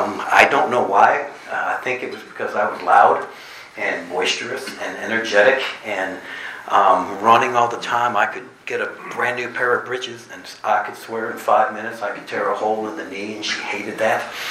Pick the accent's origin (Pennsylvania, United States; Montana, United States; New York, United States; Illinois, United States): Illinois, United States; Chicago; As Tom's mentioned, I was born and raised in Chicago.